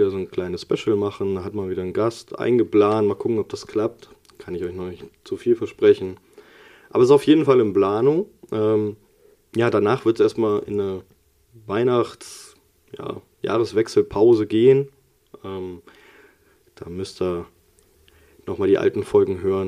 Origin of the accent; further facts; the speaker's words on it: Bad Hersfeld, Hesse, Germany; also meinem Heimatort quasi, wo ich mit meinen Eltern aufgewachsen bin, in der Nähe in Bad Hersfeld